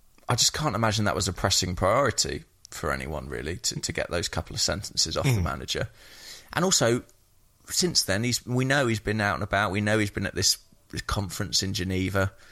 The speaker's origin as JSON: {"language": "English", "region": "England", "country": "United Kingdom", "said": "But then, as an Englishman, that is a kind of perennial problem."}